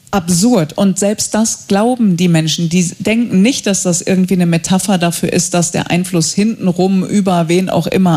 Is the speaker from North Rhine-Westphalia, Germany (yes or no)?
yes; Datteln, North Rhine-Westphalia, Germany; Ich komme aus Datteln, Sie haben es vorhin gesagt, also aus der Nähe von Dortmund.